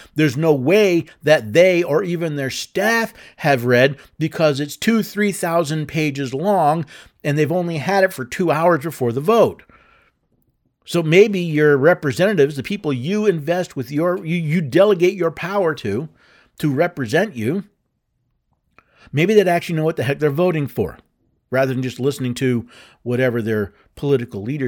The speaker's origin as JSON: {"language": "English", "town": "New York City", "region": "New York", "country": "United States", "tie": "born or raised there", "said": "You know, I grew up in New York City. I've been on the subway many times."}